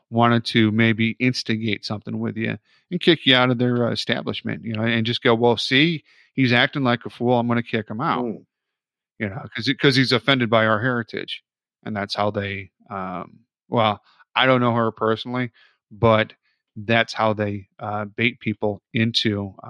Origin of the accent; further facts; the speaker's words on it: Chicago, Illinois, United States; now in Virginia, United States; I'm from Chicago. I'm from that area there. And when I moved down here to Virginia, when I was getting my master's degree